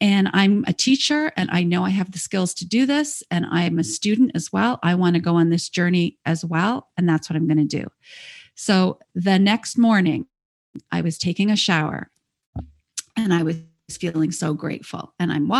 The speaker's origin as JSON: {"language": "English", "country": "Canada", "tie": "born or raised there", "said": "I was very grateful for the life that I have and how I was raised in Canada."}